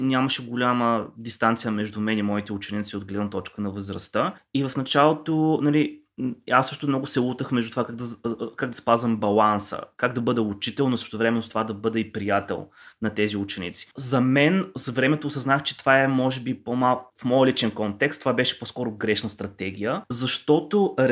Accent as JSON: {"language": "Bulgarian", "region": "Eastern Rhodopes", "country": "Bulgaria", "tie": "born or raised there", "said": "Моя роден край е всъщност района на Източни Родопи"}